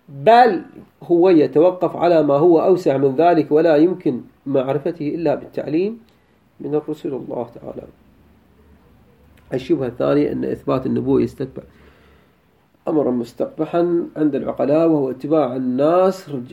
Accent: Iraq; هذا أنت عبالك بس عندنا بالعراق

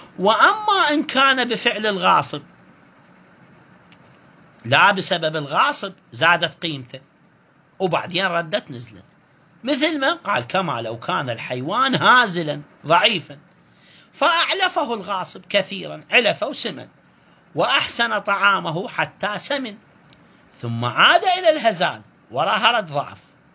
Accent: Iraq; هاي إحنا عندنا بالعراق يصير مهزلة مثلا

